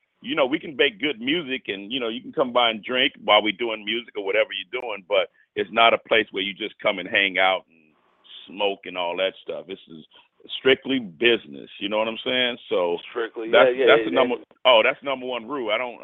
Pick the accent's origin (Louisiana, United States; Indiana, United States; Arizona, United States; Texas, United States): Louisiana, United States; Port Allen; I'm from Baton Rouge, really Port Allen, right outside of Baton Rouge. And the accent just, you know, it brought me to home, you know.